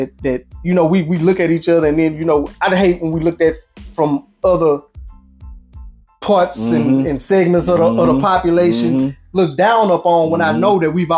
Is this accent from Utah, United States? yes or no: no; Alexandria, Louisiana, United States; now in Texas, United States; y'all know I'm from Alexandria, Louisiana. It's a town where it's below the poverty line.